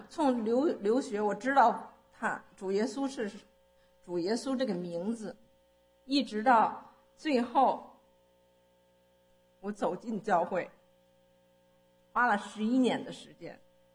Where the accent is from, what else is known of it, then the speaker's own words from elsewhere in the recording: China; moved away; 而且我在中国的这个环境下长大